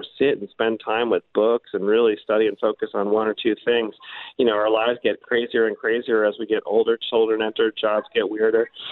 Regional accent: Massachusetts, United States; I came from Massachusetts. I was not, familiar with the school terribly much

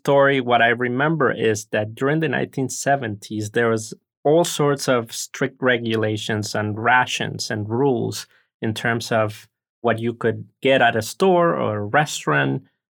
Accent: Havana, Cuba; now in La Crosse, United States; Yes, I grew up in Havana, Cuba, and I have a very vague memory of the Mariel boat lift. I was 5 years old when it happened. I moved to La Crosse about 9 years ago

